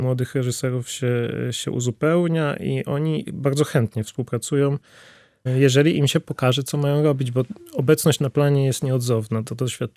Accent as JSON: {"language": "Polish", "region": "Bory Tucholskie", "country": "Poland", "lives_now": "Tricity, Poland", "said": "bo pochodzę zupełnie z innego miejsca, z Borów Tucholskich"}